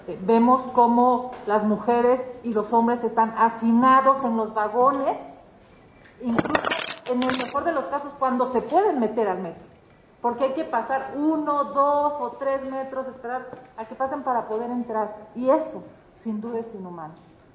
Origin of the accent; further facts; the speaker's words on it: Mexico City, Mexico; Para quienes somos chilangos, se vuelve muy complicado tener el derecho de acceso a la salud en la ley